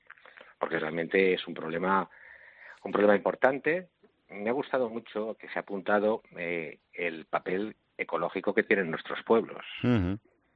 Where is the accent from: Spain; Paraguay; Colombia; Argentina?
Spain; somos los españoles, somos los que más vivimos después de los japoneses del mundo.